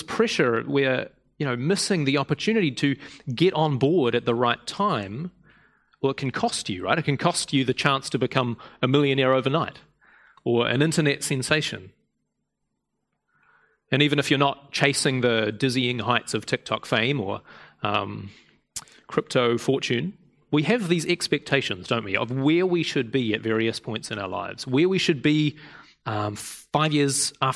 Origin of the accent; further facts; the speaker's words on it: Otago, New Zealand; Where I grew up in South Otago, we have the Cathedral Caves, which are these massive coastal caves